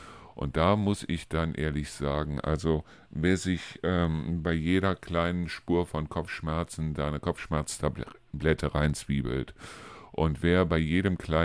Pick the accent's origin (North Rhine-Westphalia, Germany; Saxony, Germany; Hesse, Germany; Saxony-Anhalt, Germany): North Rhine-Westphalia, Germany; Neuss; Und ich komme aus Neuss. Ja, in Neuss gibt es auch Bauernhöfe drumherum.